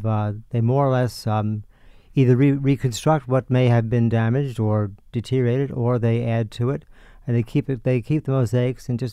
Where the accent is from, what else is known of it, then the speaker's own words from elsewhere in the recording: New Jersey, United States; No, I'm from New Jersey.